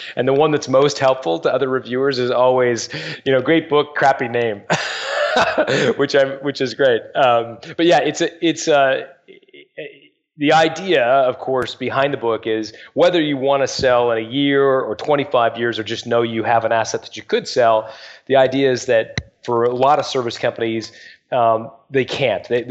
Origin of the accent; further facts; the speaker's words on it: Canada; But I, you know, I'm very much Canadian. I don't think of myself as English that, you know, that much.